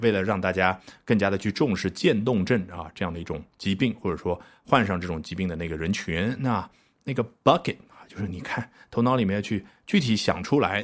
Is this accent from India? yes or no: no; China; 那我们今天就来聊聊有关于教育重要性，或者说我们中国人更喜欢说的读书改变命运方面的名人名言。